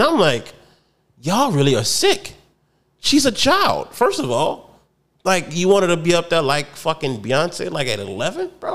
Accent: Atlanta, Georgia, United States; I'm from Atlanta.

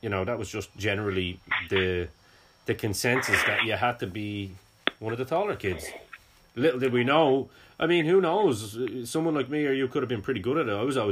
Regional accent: Ireland; for a kid in Ireland

